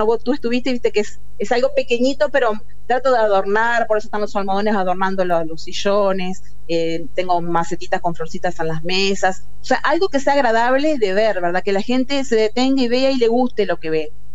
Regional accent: Riachuelo, Colonia, Uruguay; En el lugar de donde yo soy, Riachuelo, que es un pueblito que queda a 10 kilómetros de la ciudad de Colonia

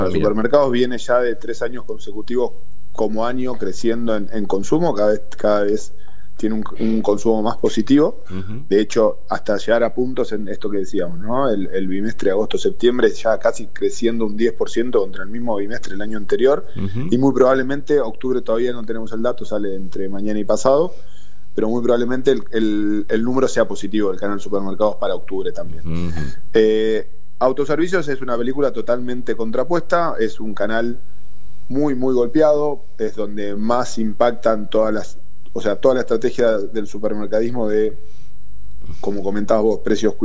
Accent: Argentina; como argentinos

